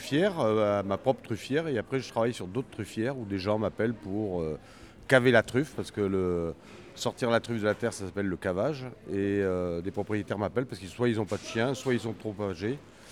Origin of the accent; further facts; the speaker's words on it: Bergerac, Nouvelle-Aquitaine, France; Bergerac.